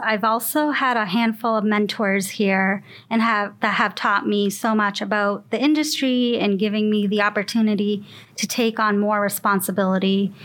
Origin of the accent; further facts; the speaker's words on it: Lexington, Massachusetts, United States; now in Somerville, United States; I grew up in Lexington, and I'm currently living in Somerville.